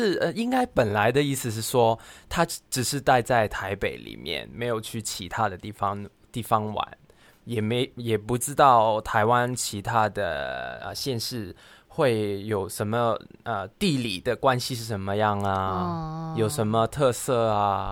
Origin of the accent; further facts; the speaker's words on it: Hong Kong; accent: Hong Kong; 我就发现哦，原来我的港腔还真的是很正宗，很真的